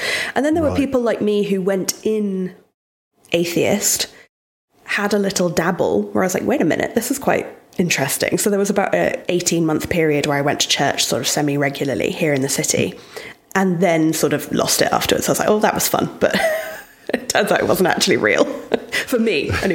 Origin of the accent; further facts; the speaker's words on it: Exeter, South West England, United Kingdom; moved away as an adult; also born or lived in Spain; now in Edinburgh, United Kingdom; I was raised in England. I grew up in a city called Exeter in the southwest.